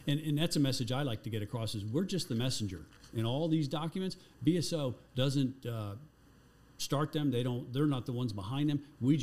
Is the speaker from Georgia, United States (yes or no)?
no; Florida, United States; I'm born and raised in Broward County too. I'm a local product.